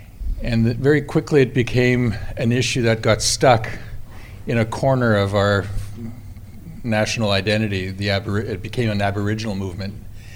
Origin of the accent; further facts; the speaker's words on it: Canada; that they'd become part of our Canadian language, even when we're speaking English.